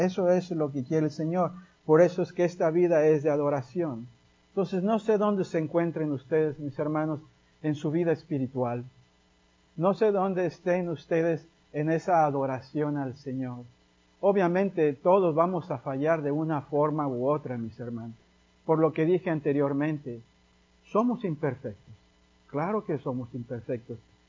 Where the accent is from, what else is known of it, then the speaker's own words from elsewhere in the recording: Tampico, Tamaulipas, Mexico; yo soy de Tampico, pero todos somos hispanos